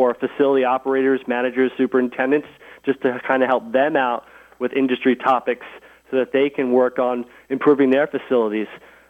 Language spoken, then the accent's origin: English; Hempstead, New York, United States; But growing up in Hempstead, I was always going over to Eisenhower, so definitely have a nice spot for that place as well.